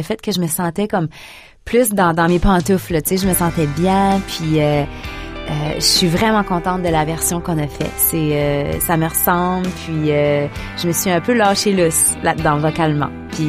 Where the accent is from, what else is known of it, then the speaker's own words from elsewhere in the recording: Maisonnette, New Brunswick, Canada; moi, j'avais toujours vécu chez nous à Maisonnette. Ensuite, j'ai acheté une maison à Caraquette. J'avais mon salon de coiffure là-bas. Fait que c'était rare pour moi que je sortais même du Nouveau-Brunswick.